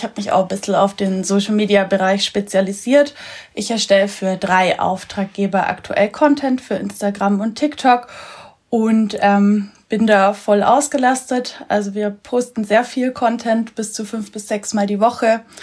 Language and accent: German; Bavaria, Germany; ich komme aus dem Allgäu ursprünglich und bin seit 2023 digitale Nomadin.